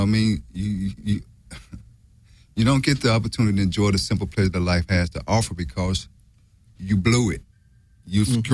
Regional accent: Memphis, Tennessee, United States; I'm from Tennessee, Memphis, Tennessee. I grew up in a project.

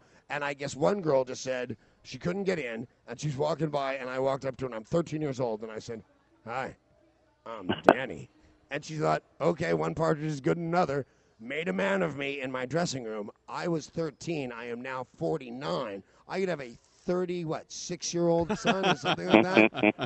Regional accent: Philadelphia, Pennsylvania, United States; sometimes being … because I'm from Philadelphia, makes you a hero.

